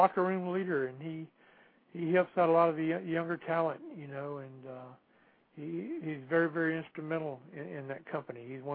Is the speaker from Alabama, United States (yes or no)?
yes; Mobile, Alabama, United States; They had a house show here in my hometown here in Mobile